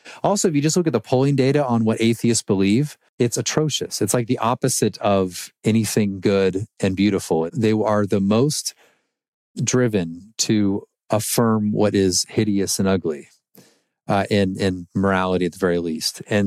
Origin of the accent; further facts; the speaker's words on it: United States; And I, as an American, I feel that as well.